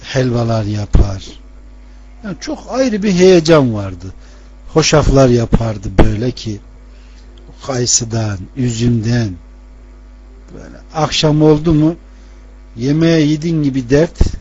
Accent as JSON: {"language": "Turkish", "region": "Ankara", "country": "Turkey", "tie": "born or raised there", "said": "Doğma büyüme Ankara'dayım. Ama memleketim Konya'dır."}